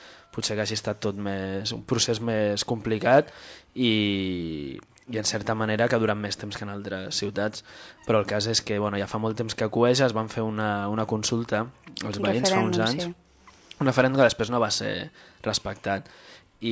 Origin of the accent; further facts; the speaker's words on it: Granada, Andalusia, Spain; Catalan is a second language; Bueno, jo mira, que vinc de Granada